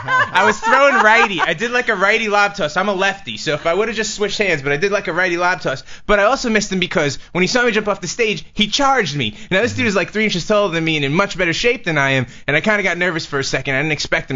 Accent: Brooklyn, New York, United States; now in Los Angeles, United States; I'm from Brooklyn, New York.

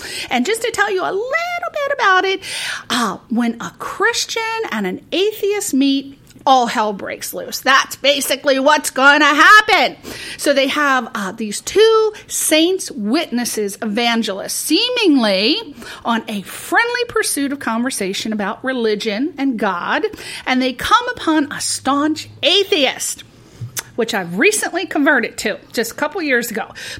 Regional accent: Connecticut, United States; But, hey, I'm a neighbor. I'm from Connecticut.

